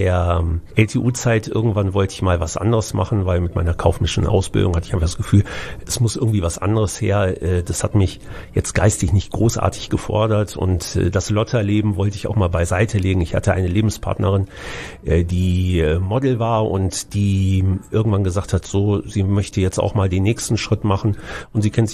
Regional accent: Düsseldorf, North Rhine-Westphalia, Germany; Ja, also ich bin in Düsseldorf geboren, in dem Stadtteil Unterrath, der am Flughafen war.

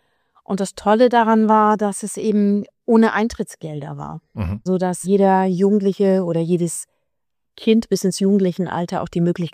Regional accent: Lower Saxony, Germany; ich bin in der Elbmarsch aufgewachsen und war dann aber natürlich lange Jahre weg.

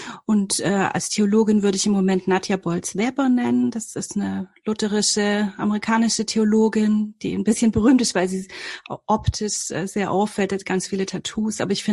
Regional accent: Filderstadt, Baden-Württemberg, Germany; Ich komme aus dem Großraum Stuttgart, also das ist so Stuttgarter Speckgürtel, Filderstadt Bohnlanden. Das war früher mal ein kleines Dorf und meine Mutter, ihre Familie gehört da zu den Ureinwohnern, aber jetzt hat das 10.000 Einwohner und ja, genau, beim Flughafen.

